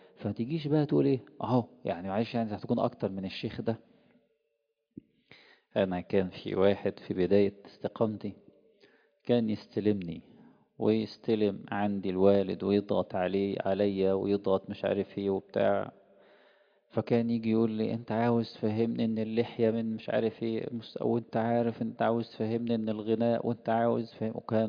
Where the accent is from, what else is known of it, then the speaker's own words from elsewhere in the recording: Egypt; كان احد الكبار من ائمة الأئمة الرسميين عندنا في مصر